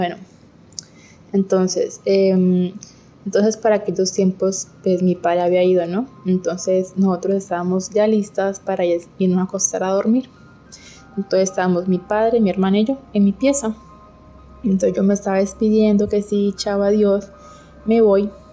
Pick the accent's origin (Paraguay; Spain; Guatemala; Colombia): Colombia; soy de Colombia.